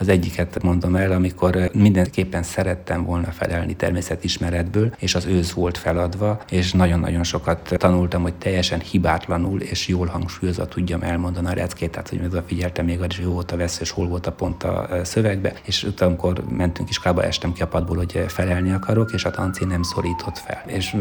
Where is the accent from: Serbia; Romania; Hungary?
Romania; Székely Land; Én még falun születtem, 5 éves voltam, amikor városba beköltöztünk, és egy román csoportban volt hely a óvodába. Így egy évig, anélkül tudtam volna egy szót is románul, román óvodába jártam, és a végén székelyruhába öltözve mentem el a népünnepségre